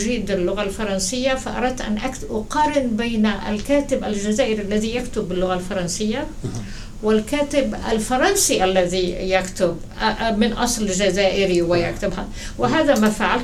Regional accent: Egypt; also born or lived in Palestine; now in United States; عندي الإنسان طبعا الجنسية الفلسطينية أو الانتماء الفلسطيني فوق كل شيء لكن أيضا كبرت في مصر

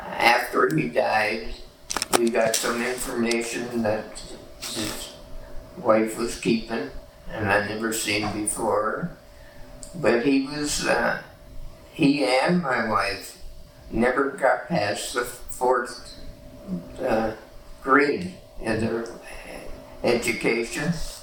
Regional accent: Scranton, Pennsylvania, United States; born there; 1922 at Scranton, Pennsylvania.

